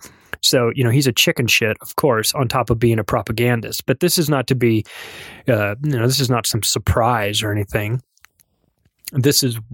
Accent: United States; as an American, you think of propaganda in the image that comes in your mind is Russia

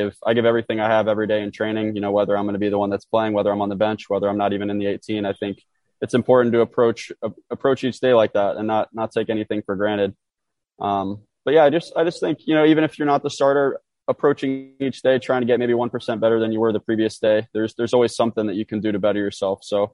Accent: Houston, Texas, United States; Obviously, born and raised in the Houston area. I remember going to the Dynamo games back at Robertson Stadium

